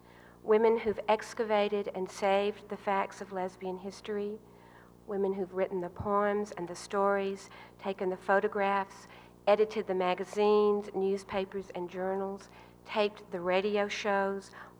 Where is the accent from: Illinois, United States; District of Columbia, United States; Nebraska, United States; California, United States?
District of Columbia, United States; Washington; in my hometown of Washington